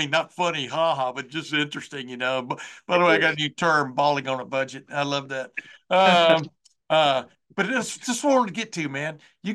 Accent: Lufkin, Texas, United States; You know, I grew up in East Texas, man. So in Lufkin, north of Houston, about 120 miles.

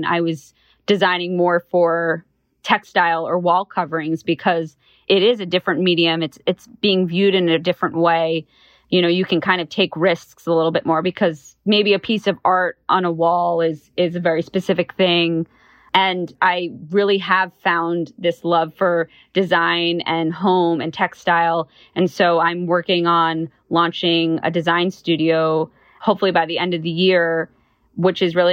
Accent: New York, United States; now in Miami, United States; Danny's from Michigan. I'm from New York and both of our families spend time a lot in Florida.

